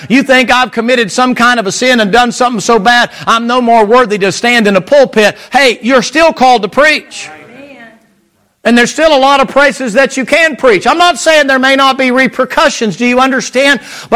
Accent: the South, United States; I'm from the South. That's how they talk.

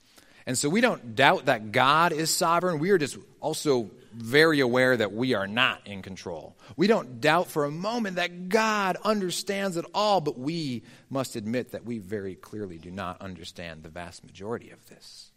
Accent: Batavia, Illinois, United States; Growing up in Batavia, Illinois, the Windmill City, in case you were wondering

